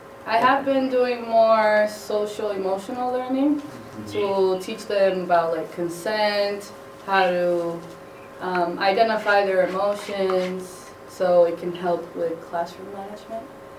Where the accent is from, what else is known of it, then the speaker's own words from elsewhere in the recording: Puerto Rico; now in Utah, United States; And I am born and raised in Puerto Rico and been living in Utah for 3 years.